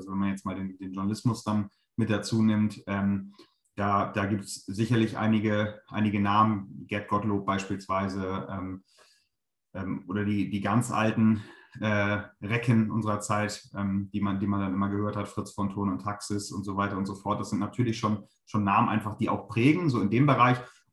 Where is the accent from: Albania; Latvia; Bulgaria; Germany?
Germany; Hamburg; Ich komme aus Hamburg